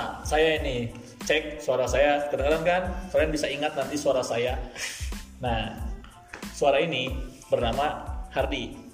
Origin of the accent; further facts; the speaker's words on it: Bandung, West Java, Indonesia; gua lahir di Bandung, asli Bandung alhamdulillah.